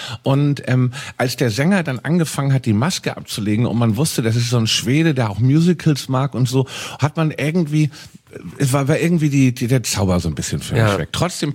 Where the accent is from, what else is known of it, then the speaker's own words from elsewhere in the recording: Hamburg, Germany; gehen durchs Niendorfer Gehege, da wo ich aufgewachsen bin, zwischen Stelling und Niendorf liegt halt das Niendorfer Gehege